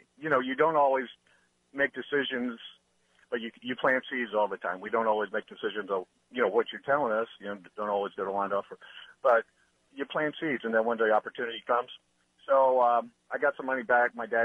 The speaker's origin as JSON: {"language": "English", "region": "New Jersey", "country": "United States", "lives_now": "St. Louis, United States", "said": "And I'm from Jersey originally."}